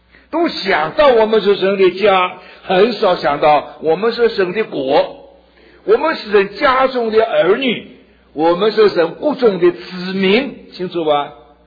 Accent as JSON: {"language": "Chinese", "country": "China", "said": "我是中国人的哈"}